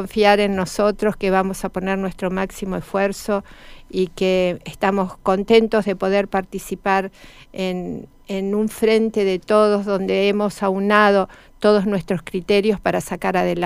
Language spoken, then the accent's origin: Spanish; Neuquén, Argentina; en este caso porque nosotros somos de Neuquén.